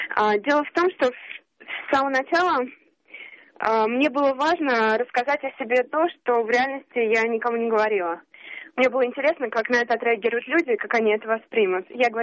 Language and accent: Russian; Moscow, Russia; я из Москвы.